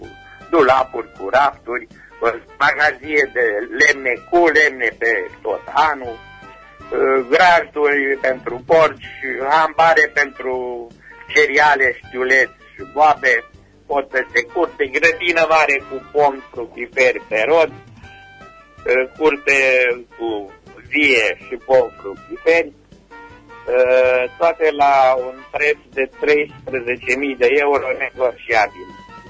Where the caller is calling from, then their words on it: Rusova Veche, Caraș-Severin, Romania; sunt de la Rusova Veche.